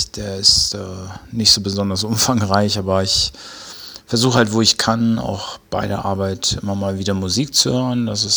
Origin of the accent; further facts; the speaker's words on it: Schleswig, Schleswig-Holstein, Germany; Das war in Schleswig und da bin ich groß geworden im TSV Schleswig, im Turn- und Schwimmverein.